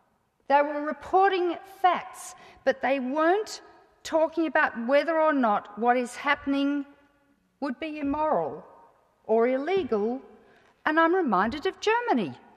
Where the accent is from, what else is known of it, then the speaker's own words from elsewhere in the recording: Australia; I had no right to be talking about this and Star Wars and the like because I'm an Australian.